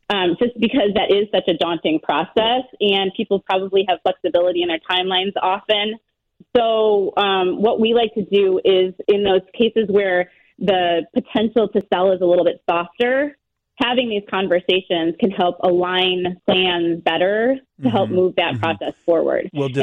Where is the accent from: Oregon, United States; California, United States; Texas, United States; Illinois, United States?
Illinois, United States; Chicago; We're national, but Chicago's been a great market for us. Yep. We're thrilled to be back in my hometown.